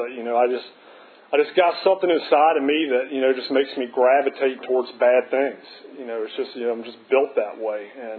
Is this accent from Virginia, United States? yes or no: yes; Charlottesville, Virginia, United States; born there; I was born in Charlottesville in 74, you know, typical, you know, middle class subdivision, nothing crazy.